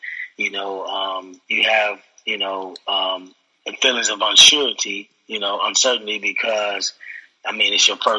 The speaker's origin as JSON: {"language": "English", "town": "Milwaukee", "region": "Wisconsin", "country": "United States", "said": "I come from Milwaukee where film is not, is more exposure to film now."}